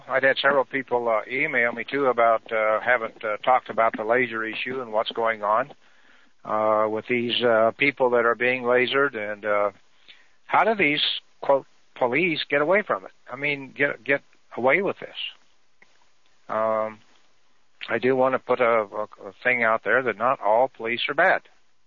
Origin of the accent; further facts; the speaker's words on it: Kansas, United States; It isn't like down when I grew up in Kansas where the sunrise and sunset, I mean, it's coming up at a lot more of a straighter angle